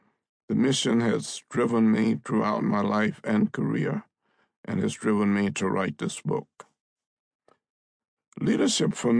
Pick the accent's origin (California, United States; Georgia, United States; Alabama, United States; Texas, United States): Alabama, United States; especially those living under the laws of Jim Crow in the South, especially in Alabama, my home state.